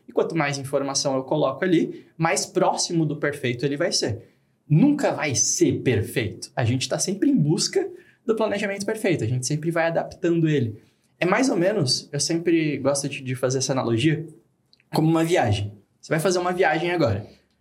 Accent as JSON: {"language": "Portuguese", "town": "Joinville", "region": "Santa Catarina", "country": "Brazil", "said": "Eu sou de Joinville, vim para Florianópolis gravar com vocês"}